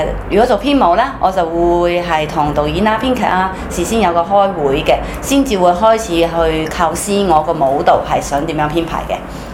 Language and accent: Cantonese; Taiwan; 其實就好彩嘅，我喺台灣就出生啦，長大啦，咁好細細個已經。